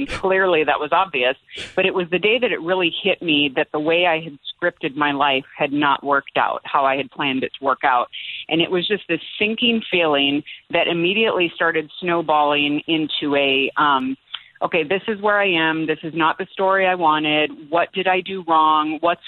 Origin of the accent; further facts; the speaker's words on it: Bay Area, California, United States; But for me, I grew up out in the Bay Area of California